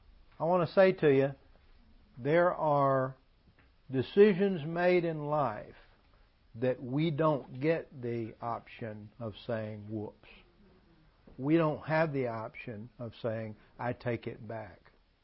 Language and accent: English; the South, United States; I grew up in the South. Well, that can be wonderful. The traditions of the South.